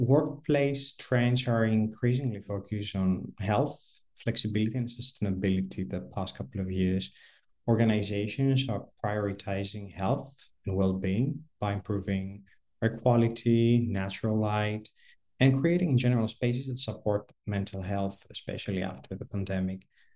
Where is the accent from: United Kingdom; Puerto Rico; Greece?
Greece; I'm originally from Greece.